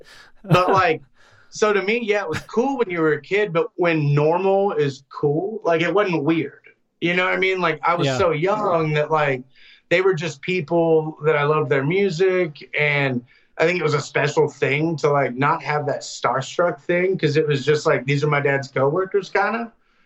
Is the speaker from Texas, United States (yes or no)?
yes; Austin, Texas, United States; So I grew up in Austin, and my dad was in the business for a little while.